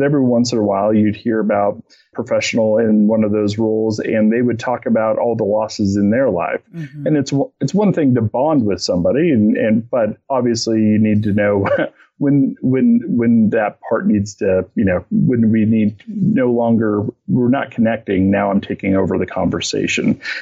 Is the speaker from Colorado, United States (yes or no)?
yes; Boulder, Colorado, United States; And although I'm from Boulder, sometimes I still go, really?